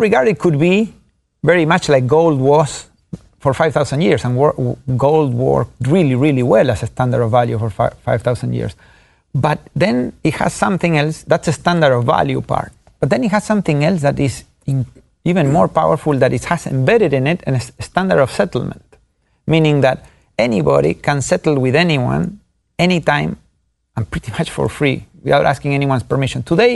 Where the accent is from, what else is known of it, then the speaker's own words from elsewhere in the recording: Argentina; the way I grew up in Argentina.